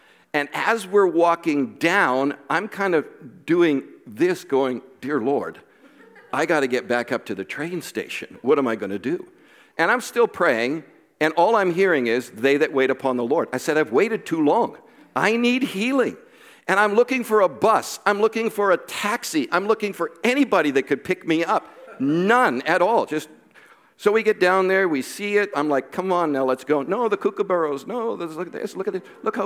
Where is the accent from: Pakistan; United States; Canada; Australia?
Canada; We're from Canada.